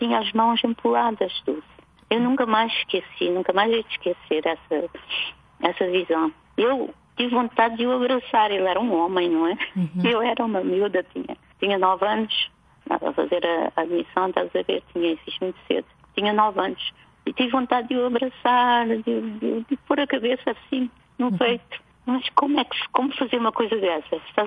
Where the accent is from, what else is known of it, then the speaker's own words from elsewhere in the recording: Mozambique; now in Portugal; Eu queria voltar para Moçambique, o meu pai tinha ficado.